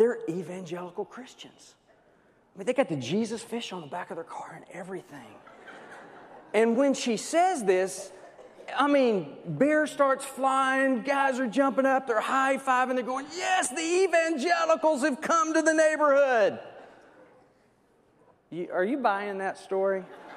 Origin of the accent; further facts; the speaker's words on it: Texas, United States; accent: southern; You may sense a little southern deal. So I'm from Texas.